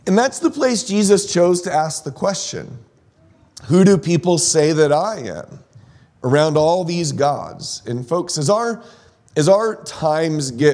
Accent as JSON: {"language": "English", "town": "San Diego", "region": "California", "country": "United States", "tie": "born or raised there", "said": "if I go back to my earliest years, growing up in San Diego, California, it was rare for me to find kids that I went to school with that were believers"}